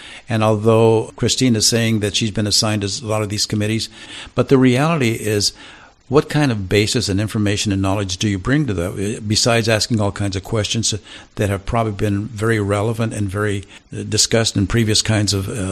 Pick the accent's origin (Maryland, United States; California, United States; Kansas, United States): California, United States; he saw on my name tag that I was from California.